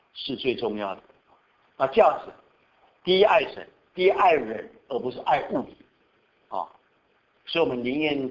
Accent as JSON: {"language": "Chinese", "region": "Tainan", "country": "Taiwan", "tie": "born or raised there", "said": "因为以前在台湾都是像我结婚哈，我都没有操心，你知道我结婚的前一天才回去台南我的老家"}